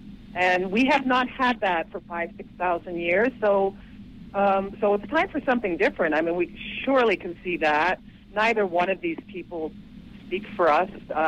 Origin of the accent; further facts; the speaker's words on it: Canada; because I can't, because I'm Canadian.